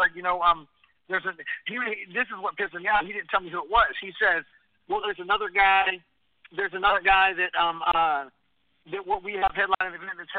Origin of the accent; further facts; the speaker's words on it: Texas, United States; I'm from Texas.